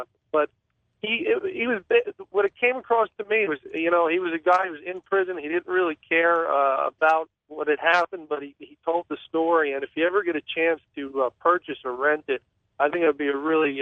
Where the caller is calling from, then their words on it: New Jersey, United States; I'm calling from New Jersey.